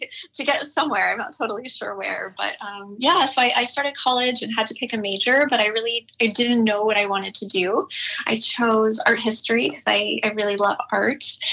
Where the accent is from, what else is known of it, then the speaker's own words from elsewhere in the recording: Washington, United States; So I am in Washington now, and I am actually originally from Washington, although I had quite a lot happen in between. So I'm from a very, very small, quiet, beautiful town in the Olympic National Park.